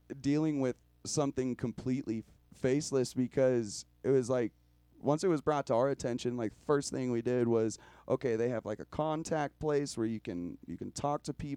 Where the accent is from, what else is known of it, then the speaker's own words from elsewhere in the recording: Oklahoma, United States; we were raised in Oklahoma, so we're used to like small town things.